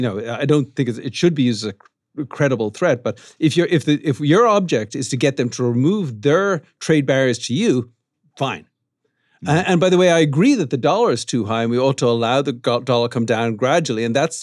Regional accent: Ireland; I grew up in Ireland

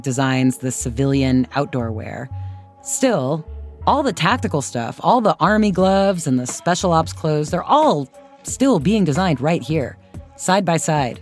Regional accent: United States; they're part of like my long shared history as an American.

